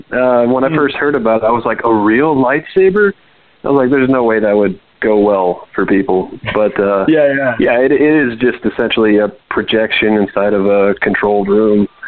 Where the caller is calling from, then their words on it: Texas, United States; I'm also calling from Texas.